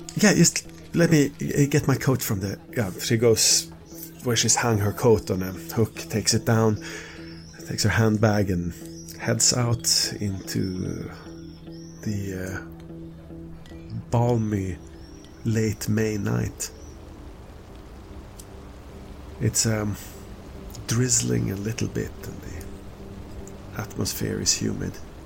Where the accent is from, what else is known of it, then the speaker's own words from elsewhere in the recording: London, United Kingdom; No, I'm from London.